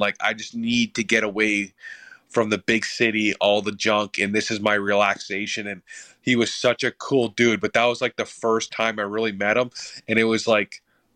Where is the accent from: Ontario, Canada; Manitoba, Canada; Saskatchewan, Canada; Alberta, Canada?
Ontario, Canada; Sault Ste. Marie; Sault Ste. Marie. And just an unbelievable guy. And I met him in the middle of nowhere. I was going fishing with a couple of my buddies. Like, I'm from a small town.